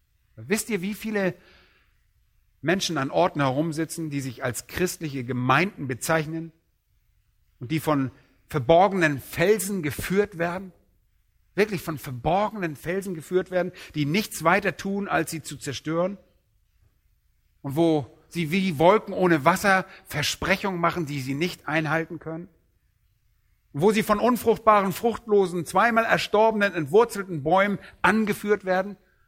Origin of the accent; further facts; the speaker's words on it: Berlin, Germany; Nun, als Berliner sind wir nicht gerade so landwirtschaftlich geprägt.